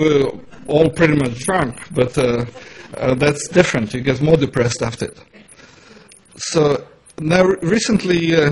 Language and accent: English; Croatia; English is a second language; He's a Serbian exile from my hometown in Croatia.